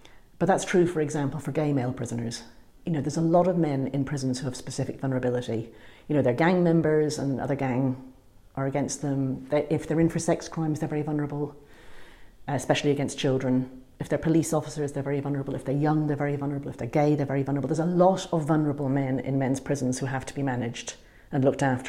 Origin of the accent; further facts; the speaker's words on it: Ireland; Yeah, we foolishly brought in self-ID without any debate in 2015.